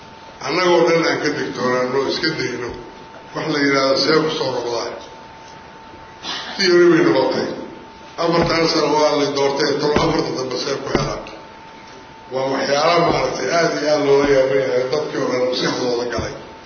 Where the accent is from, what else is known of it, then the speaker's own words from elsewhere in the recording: Galmudug, Somalia; anagu waxaan ahay reer Galmudug